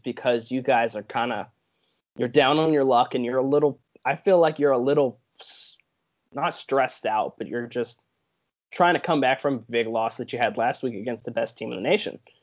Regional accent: Pittsburgh, Pennsylvania, United States; Very much. I'm from Pittsburgh, so yeah.

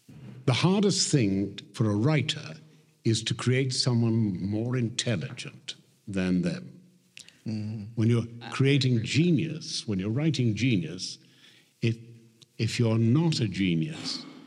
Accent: Wales, United Kingdom; And Welsh, I'm not a Welsh-speaking Welshman, I'm afraid, but the Welsh have a great incantatory language.

